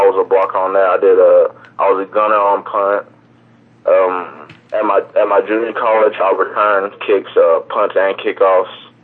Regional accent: Dallas, Texas, United States; I was blessed with a little girl in 2008, and I'm from Dallas, so I was like, I'm stay here at TCU.

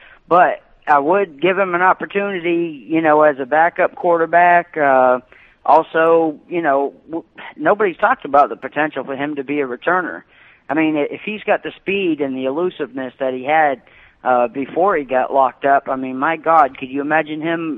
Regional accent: New England, United States; You know, I was born in New England and lived there, you know, through high school.

